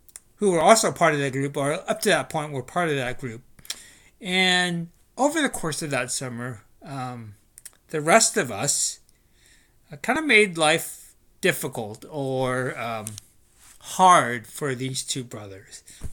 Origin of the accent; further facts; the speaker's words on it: Sacramento, California, United States; I grew up in Sacramento. I was actually born in Sacramento, and I spent the first 20 years, essentially, of my life living in Sacramento.